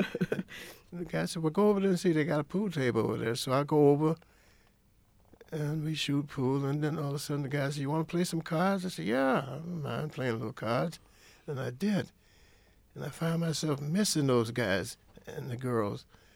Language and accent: English; Florida, United States; now in Rochester, United States; I was born and raised in Florida, and I came to this great city called Rochester